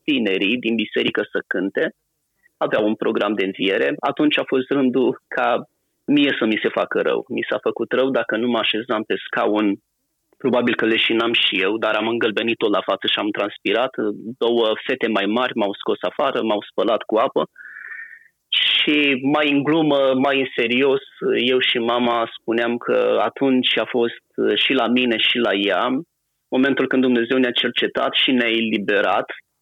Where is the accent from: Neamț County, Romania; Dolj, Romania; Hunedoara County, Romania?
Dolj, Romania; Fratoștița; born there; Am născut în localitatea Fratoștița, în județul Dolj, așadar sunt oltean, cefeged, familie de ortodoxi.